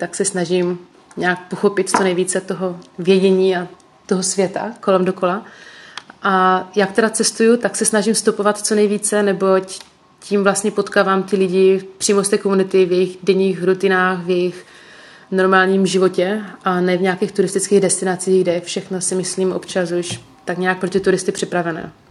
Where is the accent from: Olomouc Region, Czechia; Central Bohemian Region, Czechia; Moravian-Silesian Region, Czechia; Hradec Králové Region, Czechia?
Moravian-Silesian Region, Czechia; Vyšní Lhoty; jsem z Beskyd, z malé vesničky, tam Vyšní Lhoty se to jmenuje, má to asi nějakých 400 obyvatel